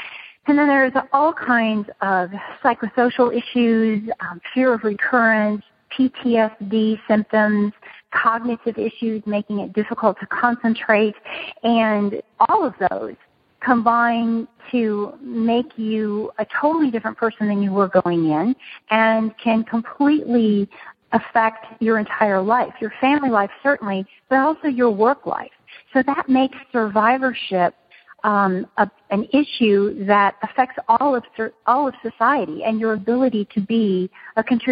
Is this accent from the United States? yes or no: yes; the South, United States; I'm a Southerner. Judy's a Northerner.